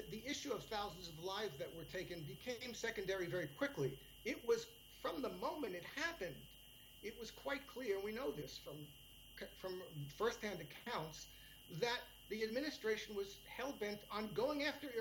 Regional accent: United States; I mean, look, as an American, we pay.

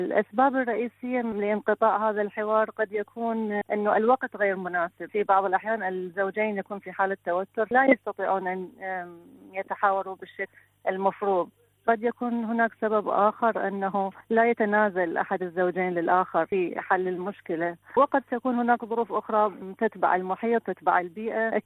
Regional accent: Iraq; من العراق، متزوجة قبل 5 سنوات

